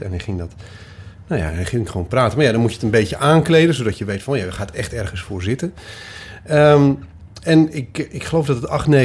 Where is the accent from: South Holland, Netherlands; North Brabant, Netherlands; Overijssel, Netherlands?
Overijssel, Netherlands; Ik kan het bij mij niet horen, maar ik kom uit Twente. Tenminste, ben ik groot geworden.